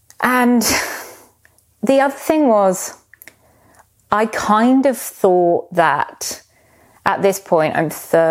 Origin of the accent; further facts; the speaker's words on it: South Coast, United Kingdom; But I grew up on the South Coast.